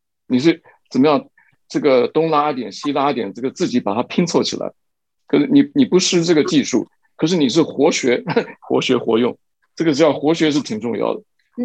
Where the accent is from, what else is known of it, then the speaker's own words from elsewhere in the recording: Taiwan; born there; 我是台湾出生的，是台湾的这个所谓的外省人嘛。父母是从小时候在解放的时候的，到台湾。